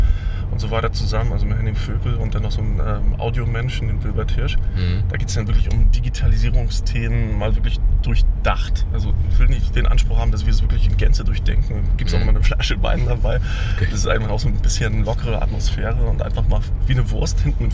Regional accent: Rostock, Mecklenburg-Vorpommern, Germany; born there; also ich bin selber gebürtiger Rostock

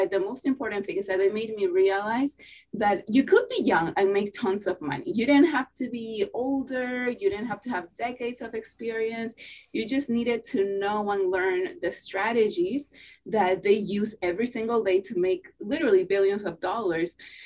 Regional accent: Peru; now in New York, United States; I'm originally from Peru.

